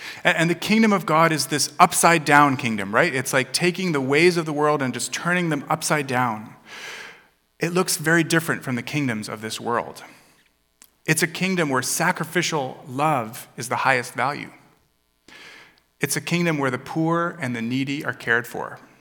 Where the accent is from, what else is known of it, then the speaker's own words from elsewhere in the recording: Germany; now in Canada; I'm not Canadian, I'm German. So, I am an exile. I'm living outside of my home country.